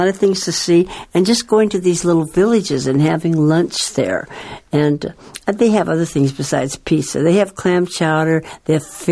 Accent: Washington, United States; I lived on a very small farm when I was growing up near Seattle, only 5 acres.

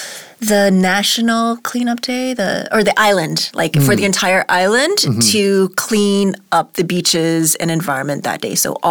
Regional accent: Miami, Florida, United States; Although we're leaving Miami, my hometown, I look forward to today's article.

